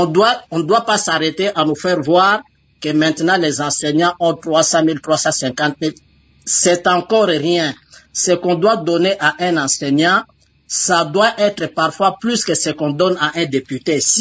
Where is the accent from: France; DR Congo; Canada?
DR Congo; moved away; Nous sommes Congolais, nous les restons